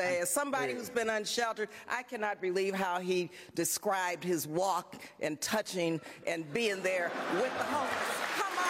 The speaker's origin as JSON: {"language": "English", "town": "El Paso", "region": "Texas", "country": "United States", "tie": "born or raised there", "said": "born and raised in El Paso, Texas, where I was born and raised"}